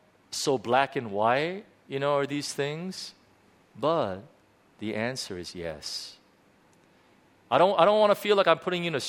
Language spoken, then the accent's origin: English; United States; I'm not bagging on America or anything like that. I'm also American.